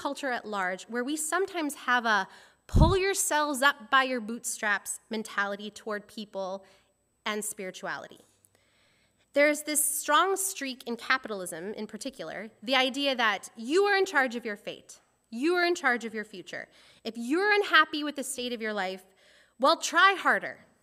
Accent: Edmonton, Alberta, Canada; I'm from Edmonton

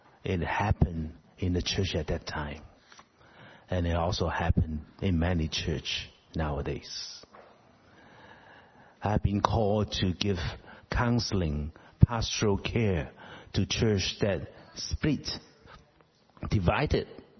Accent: Hong Kong; now in Vancouver, Canada; Vancouver is a beautiful place for retirement. So many immigrants come over. We know that I came from Hong Kong.

